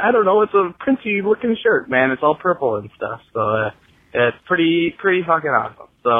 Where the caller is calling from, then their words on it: Minnesota, United States; I'm calling from Minnesota.